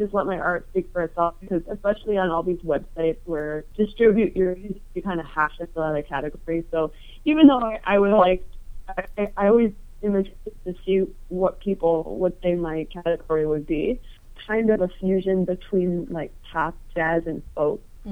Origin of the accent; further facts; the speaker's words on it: Connecticut, United States; I'm originally from Eastern Connecticut.